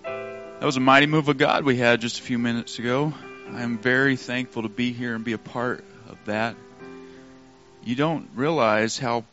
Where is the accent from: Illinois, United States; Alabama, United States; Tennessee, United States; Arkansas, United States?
Arkansas, United States; also born or lived in Montana; The reason why I'm here, I'm originally from Arkansas, was born in Montana. I've been kind of all over the place.